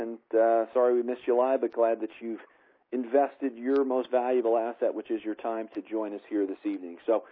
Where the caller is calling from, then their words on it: Colorado, United States; I'm calling in from Colorado this evening.